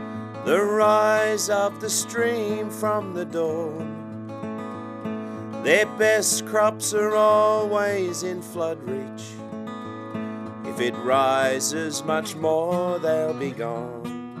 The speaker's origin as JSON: {"language": "English", "town": "Kempsey", "region": "New South Wales", "country": "Australia", "tie": "born or raised there", "said": "as a boy growing up around Kempsey when we used to get all that rain"}